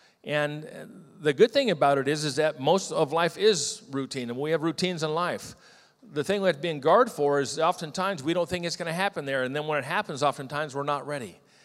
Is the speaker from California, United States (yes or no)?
yes; California, United States; These are the grapes in the area that I grew up in the San Joaquin Valley of California. Yeah, you might recognize those. I grew up in grape country there.